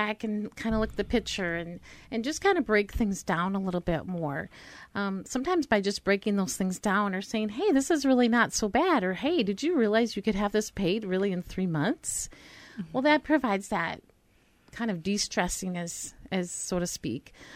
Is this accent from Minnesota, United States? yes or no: yes; Pine Island, Minnesota, United States; Yeah, I'm from Pine Island.